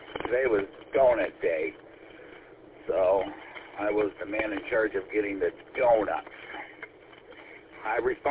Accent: Michigan, United States; So, my hometown of Wop Wop, Michigan, does the same thing.

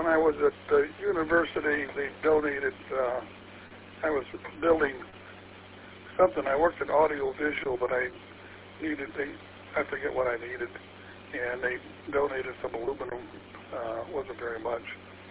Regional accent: Sturgis, United States; Yeah, I grew up in Sturgis. I got interested in radio.

